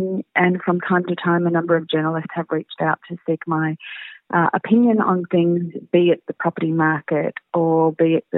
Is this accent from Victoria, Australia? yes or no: yes; Melbourne, Victoria, Australia; also born or lived in Asia / London; I was born and bred in Melbourne, Port Melbourne actually, and I've lived in Melbourne all of my life, with the exception of a 5-year stint in Asia, where I lived and worked for 5 years, and a 3-year stint in London and Europe. But Melbourne is definitely home